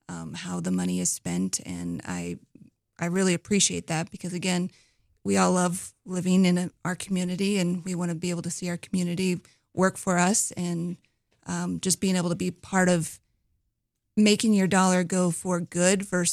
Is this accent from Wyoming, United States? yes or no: yes; Worland, Wyoming, United States; now in Sheridan, United States; Born and raised in Worland, Wyoming.